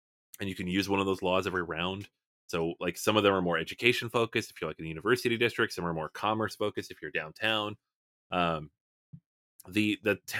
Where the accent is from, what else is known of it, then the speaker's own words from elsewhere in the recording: Seattle, Washington, United States; Like, I'm from Seattle, so I recognize everything that they've put into the game.